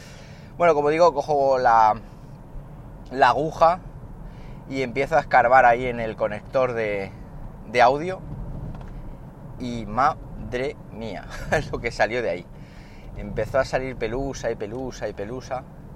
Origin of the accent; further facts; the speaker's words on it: Spain; que soy de aquí de España